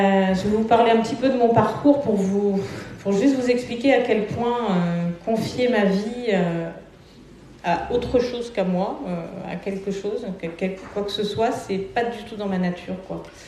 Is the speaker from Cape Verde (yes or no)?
no; Normandy, France; moved away as an adult; also born or lived in Brittany; Et donc j'ai quitté la Normandie, je suis allée travailler en Bretagne.